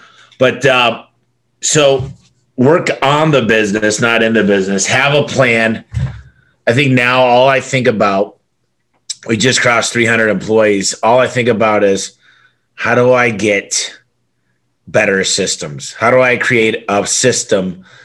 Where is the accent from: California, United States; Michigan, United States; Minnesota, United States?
Michigan, United States; I grew up in Michigan, and my dad had a transmission shop.